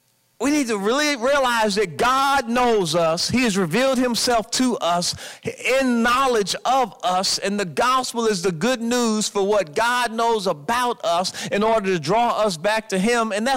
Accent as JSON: {"language": "English", "region": "Kentucky", "country": "United States", "said": "I said, yeah, when I go and I travel, I tell people I'm from Kentucky, home of the Kentucky Derby."}